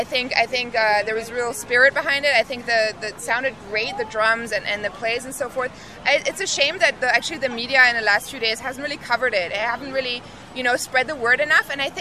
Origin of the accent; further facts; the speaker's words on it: Germany; English is a second language; now in India; I'm from Germany.